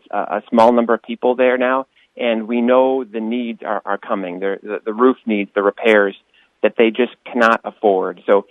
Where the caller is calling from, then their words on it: Springfield, Illinois, United States; And we're headquartered in Chicago, but I am calling from the Springfield office of Landmarks Illinois.